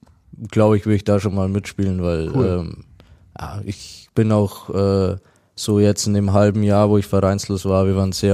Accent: Bavaria, Germany; Also als Kind in Bayern aufzuwachsen. Klarer Bayern-Fan.

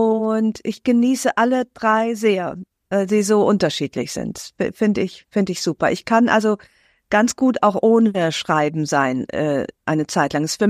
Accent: Aachen, North Rhine-Westphalia, Germany; Ich wollte nie aus meiner Heimatstadt Aachen weg.

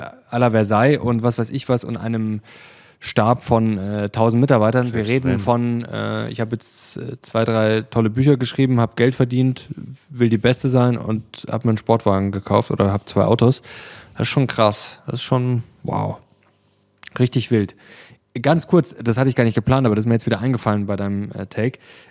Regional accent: East Germany, Germany; zum Beispiel bei uns in Ostdeutschland, ist ja auch ein Riesenproblem, da gehen ja auch sehr viele Leute weg.

